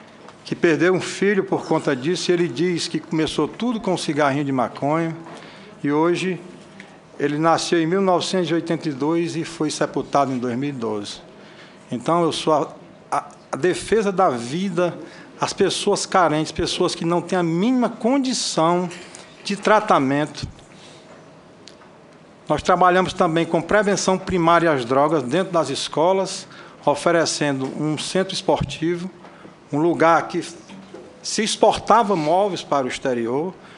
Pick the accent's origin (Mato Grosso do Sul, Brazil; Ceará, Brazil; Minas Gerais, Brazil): Ceará, Brazil; sou do estado do Ceará.